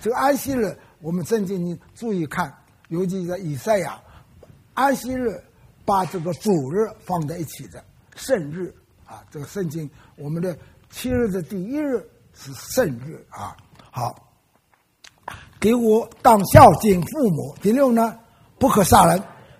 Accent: Wenzhou, Zhejiang, China; 我是温州人，温州是浙江省的一，温州府有六县

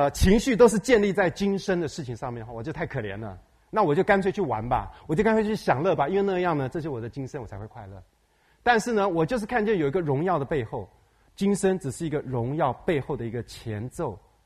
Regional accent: China; 我们中国人说人生不如意是十之八九，对不对？

